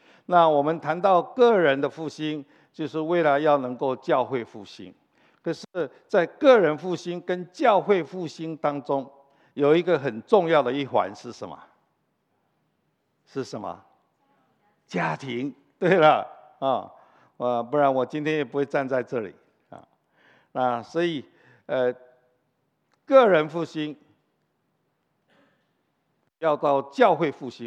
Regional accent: Los Angeles, California, United States; 特别我是从洛杉矶来的我们在洛杉矶住的房子呢大致上都是比较小小的

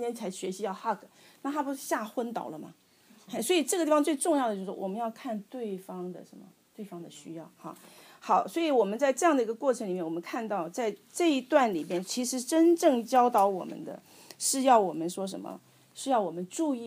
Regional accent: China; 其实我常常在思考，我们中国人很比较保守，比较含蓄。

